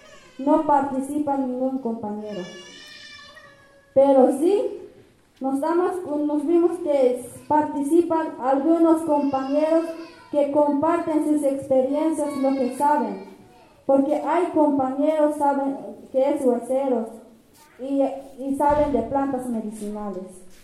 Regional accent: Chiapas, Mexico; vengo de Caracol 2 de Ubentic, zona Altos de Chiapas.

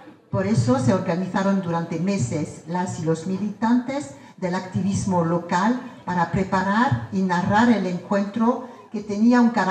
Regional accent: France; en especial desde Francia, de donde vengo

